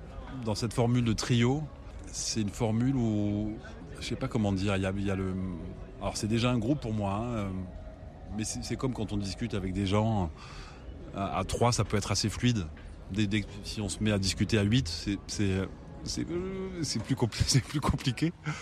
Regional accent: Provence-Alpes-Côte d'Azur, France; Moi, j'ai grandi en Provence avec un papa iranien et une maman française

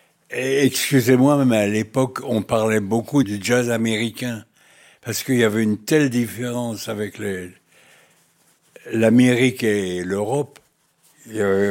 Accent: France; mais je suis français

